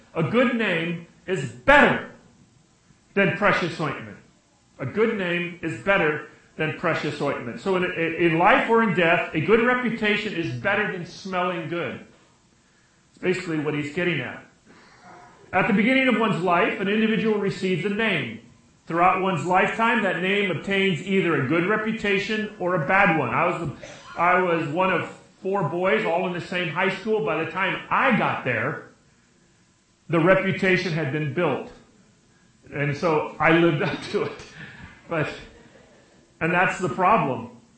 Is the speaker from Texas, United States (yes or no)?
no; Santa Barbara, California, United States; I grew up in Santa Barbara. We have fiestas.